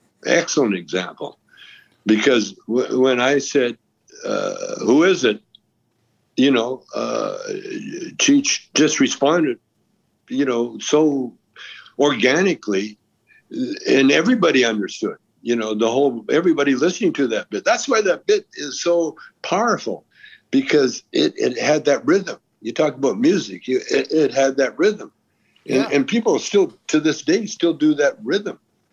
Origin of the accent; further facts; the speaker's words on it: Canada; now in United States; Yeah, I'm Canadian.